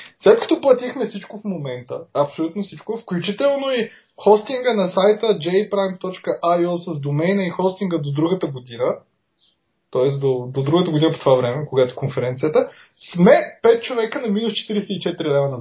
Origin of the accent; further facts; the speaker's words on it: Plovdiv, Plovdiv Province, Bulgaria; аз защото съм от Пловдив, нали?